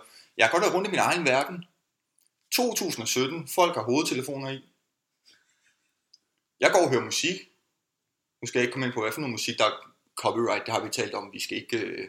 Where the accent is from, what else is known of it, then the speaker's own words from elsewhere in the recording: Aarhus, Central Denmark Region, Denmark; also born or lived in Roskilde; now in Copenhagen, Denmark; Jeg er jo fra Aarhus. Har boet i Aarhus i min ungdom. Flyttet til Roskilde. Tog min gymnasielle uddannelse der. Også min folkeskoleuddannelse i virkeligheden. Nu bor jeg i København. På Amager.